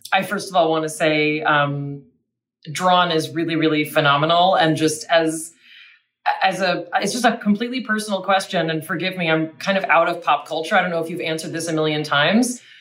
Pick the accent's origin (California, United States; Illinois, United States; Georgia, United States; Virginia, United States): California, United States; Los Angeles; I was raised in Los Angeles, and my parents are from the Bronx, and my grandparents are immigrants.